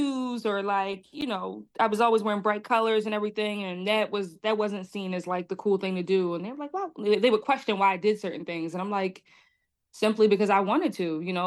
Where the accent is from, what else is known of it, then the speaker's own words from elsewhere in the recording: Philadelphia, Pennsylvania, United States; I love home so much. I still live here. We listen, you know, Philly, we got the grit.